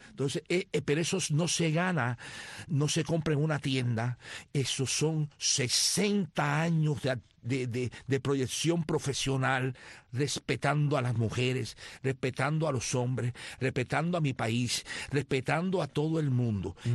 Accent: Cuba; somos hermanos, somos cubanos, donde quiera que estemos

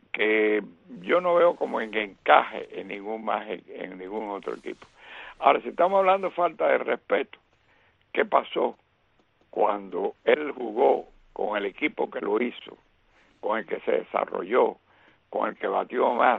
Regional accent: Cuba; moved away as an adult; Date cuenta que yo salí de Cuba con 22. Tengo 82. Yo soy wow. 60 años de Cuba.

